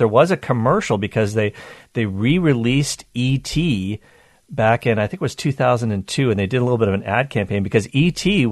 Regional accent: Canada; I'm Canadian, so I should be comfortable with that extra cold.

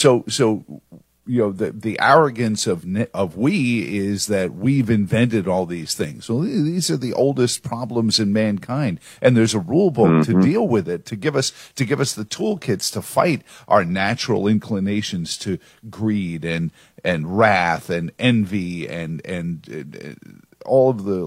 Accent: New Jersey, United States; Where I grew up in New Jersey is nothing like this.

